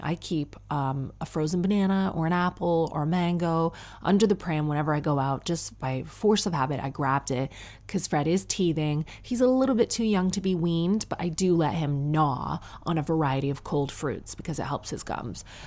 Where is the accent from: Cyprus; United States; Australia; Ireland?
Ireland; accent: Irish; Why is my Irish accent getting worse and worse?